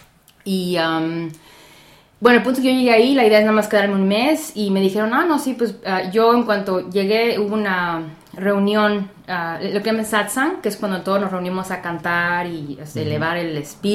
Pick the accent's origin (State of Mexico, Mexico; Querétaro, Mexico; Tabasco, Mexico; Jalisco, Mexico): Querétaro, Mexico; also born or lived in Celaya; now in United States; nací en Celaya, Guanajuato, pero realmente viví nada más el año cuando estuve nacida, y después nos mudamos a Querétaro, que es lo que yo digo, fue mi infancia feliz